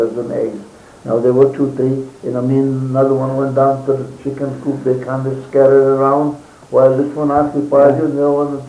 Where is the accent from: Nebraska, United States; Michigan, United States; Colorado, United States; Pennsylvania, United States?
Nebraska, United States; Schuyler; Yes, I grew up in Nebraska.